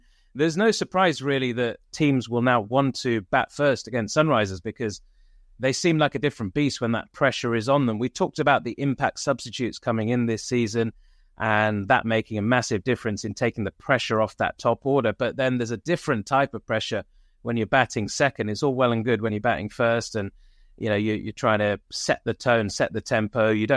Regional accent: Leicester, East Midlands, United Kingdom; I'm from Leicester in central England.

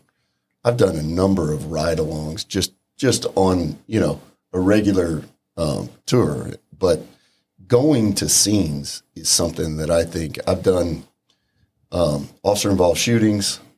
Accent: Houston, Texas, United States; Lifelong Houstonian. Born and raised in Houston, Harris County.

